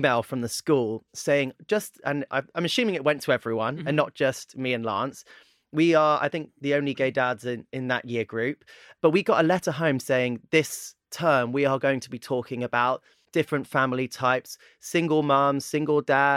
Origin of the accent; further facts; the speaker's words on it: Plymouth, South West England, United Kingdom; I grew up in Plymouth and Plymouth is like 98% white.